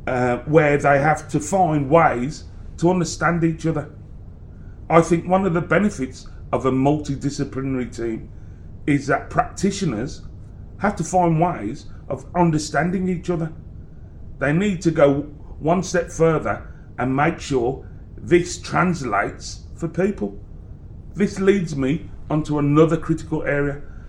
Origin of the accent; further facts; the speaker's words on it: Birmingham, West Midlands, United Kingdom; I come from Birmingham.